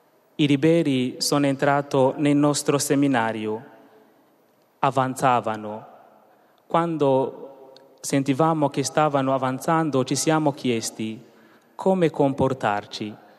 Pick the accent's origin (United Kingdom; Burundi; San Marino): Burundi; Veniamo dal Burundi, in Africa.